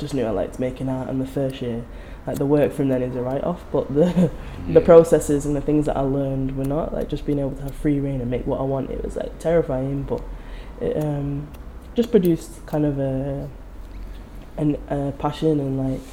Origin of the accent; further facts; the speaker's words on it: Manchester, North West England, United Kingdom; and I'm from Manchester anyway, so it wasn't much of a difference for me.